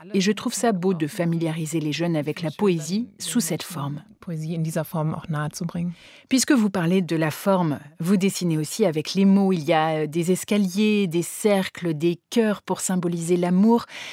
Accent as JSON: {"language": "French", "region": "Berlin", "country": "Germany", "tie": "born or raised there", "said": "entre-temps j'ai 40 ans, je suis née à Berlin, j'ai grandi à Berlin."}